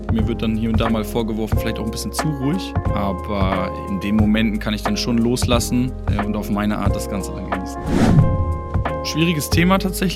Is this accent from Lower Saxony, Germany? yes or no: yes; Lüneburg, Lower Saxony, Germany; also born or lived in Cologne; now in Hamburg, Germany; Ich bin gerade 34 geworden, komme gebürtig aus Lüneburg, bin also auch ein kleines Nordlicht, bin natürlich zwischendurch dann mal nach Köln gegangen, aber habe hier schon im Norden meine Heimat. Bin inzwischen auch verlobt, bin sehr glücklich in Hamburg ansässig.